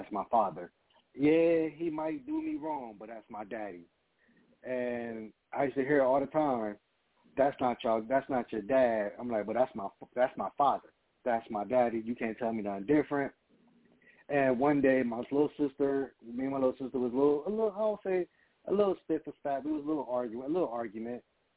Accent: Montclair, California, United States; born there; Okay, so, yeah, I was born in Montclair, California, which is basically near L.A. County.

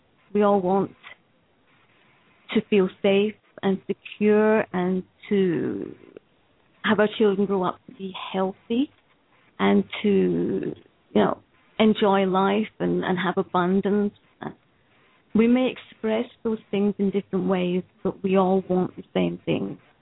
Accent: Scotland, United Kingdom; born there; I was born in Scotland. I've lived in six countries on three continents.

